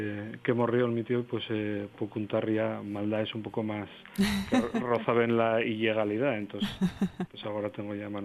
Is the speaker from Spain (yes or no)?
yes; Somió, Asturias, Spain; la mi infancia en Somió, ¿no? Pues como te va marcando la vida en un pueblo y un pueblo muy cercano a Sisión, pero bueno, y era un pueblo, por lo menos, de la que yo crecía.